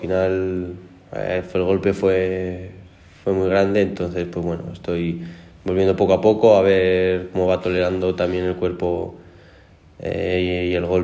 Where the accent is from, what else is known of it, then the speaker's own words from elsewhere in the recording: Logroño, La Rioja, Spain; now in Monfarracinos, Spain; yo vivo con Fermín, que somos los dos de Logroño y vivimos en Monferracinos